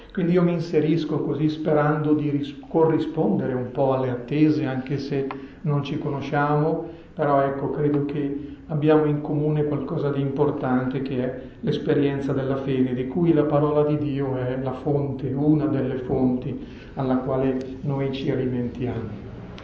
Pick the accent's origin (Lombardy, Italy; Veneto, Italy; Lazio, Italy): Lombardy, Italy; Bergamo; Come avete ascoltato, vengo dalla zona di Bergamo.